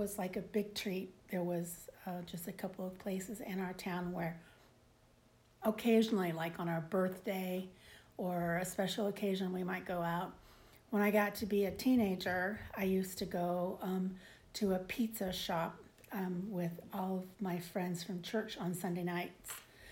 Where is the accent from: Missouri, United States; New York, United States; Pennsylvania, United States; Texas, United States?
Missouri, United States; Kennett; I grew up in Kennett, Missouri.